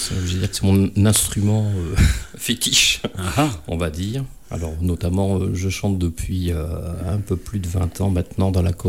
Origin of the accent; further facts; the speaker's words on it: Barbezieux, Nouvelle-Aquitaine, France; Alors, je suis un pur produit charentais.